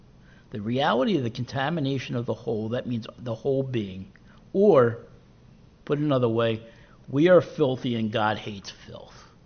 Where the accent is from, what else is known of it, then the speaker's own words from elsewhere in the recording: Philadelphia, Pennsylvania, United States; I grew up in Philadelphia, and there are sections of Philadelphia that would definitely match that description.